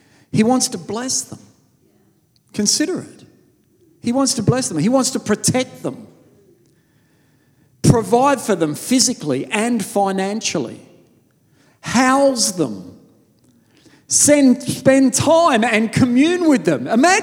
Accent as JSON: {"language": "English", "country": "Australia", "said": "Then we also see constitutional monarchies, which we are part of, being an Australian"}